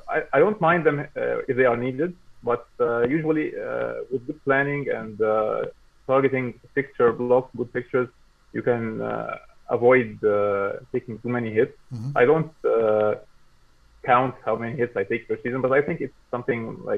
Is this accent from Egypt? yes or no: yes; Egypt; I'm from Egypt. Yeah. I'm joining from Egypt, yeah.